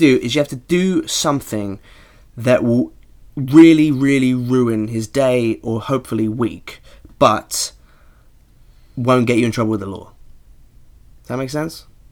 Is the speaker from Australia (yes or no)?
no; East of England, United Kingdom; Well, because I grew up in Norfolk. My neighbours were just old and racist.